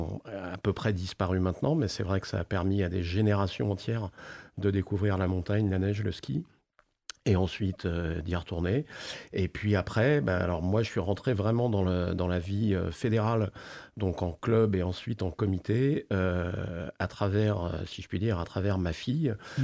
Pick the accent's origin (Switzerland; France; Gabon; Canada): France; Paris, Île-de-France; je pense qu'il faut quand même être un petit peu bizarre quand on est parisien, on va le reconnaître.